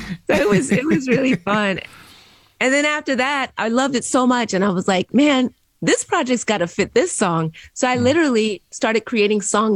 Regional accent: Philadelphia, Pennsylvania, United States; even though I was from Philly and he was still living in Philly

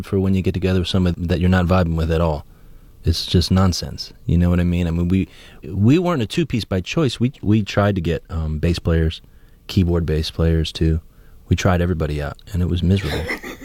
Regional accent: Akron, Ohio, United States; we're from Akron, the middle of nowhere.

